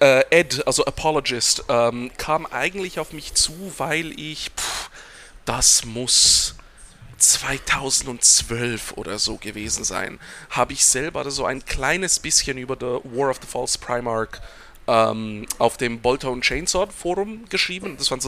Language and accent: German; Switzerland; German is a second language; Und Hochdeutsch ist ein bisschen ungewohnt für mich als Schweizer.